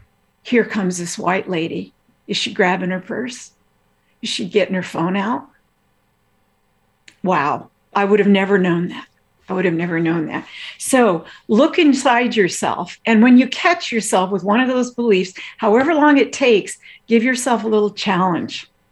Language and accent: English; Midwest, United States; because I'm from the Midwest, a prairie country.